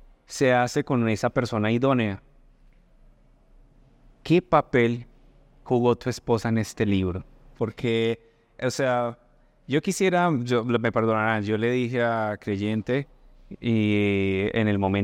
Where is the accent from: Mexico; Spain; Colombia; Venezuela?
Colombia; Manizales, Caldas; Yo soy de Manizales.